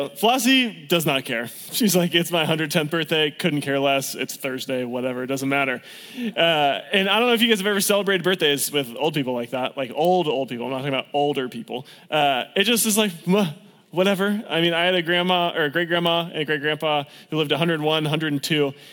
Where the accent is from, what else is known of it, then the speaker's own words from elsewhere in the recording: California, United States; I'm from California. I know what salad is. It's like the food of my people.